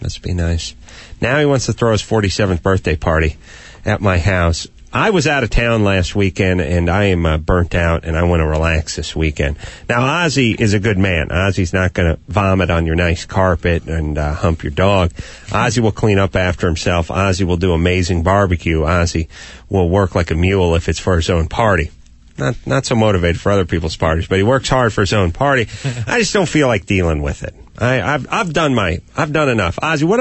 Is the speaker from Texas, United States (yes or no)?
no; Los Angeles, California, United States; Here's the beauty of living and growing up in Los Angeles is it is so vast and so complicated